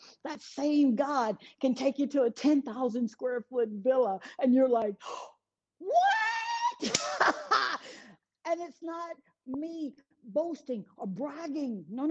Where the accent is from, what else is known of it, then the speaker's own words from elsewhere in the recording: Mississippi, United States; I grew up in Mississippi in the 70s.